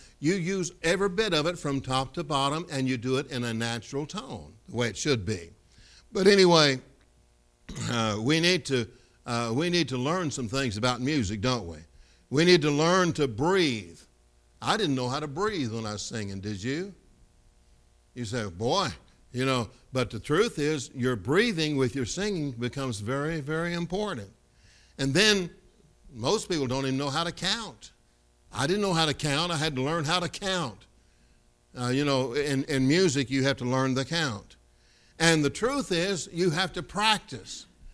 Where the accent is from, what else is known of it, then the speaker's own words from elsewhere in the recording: Kentucky, United States; I grew up in Kentucky, as I told you this morning, and I love music, love to sing, and I started hanging around the local radio station